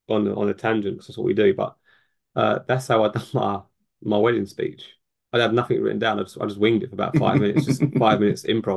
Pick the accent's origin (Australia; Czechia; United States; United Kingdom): United Kingdom; London; I'm from London. We don't talk to people.